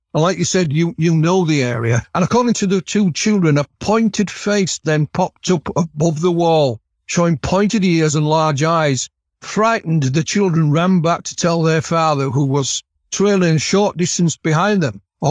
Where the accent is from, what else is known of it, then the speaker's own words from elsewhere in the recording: Yorkshire and the Humber, United Kingdom; I'm a Yorkshireman. I'm not that far from Barnsley where we are.